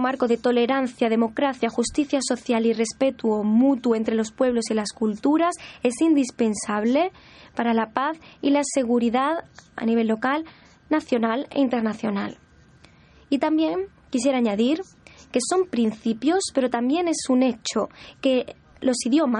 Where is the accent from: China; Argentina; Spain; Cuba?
China; Spanish is a second language; yo, como chino, pues estoy aquí en la junta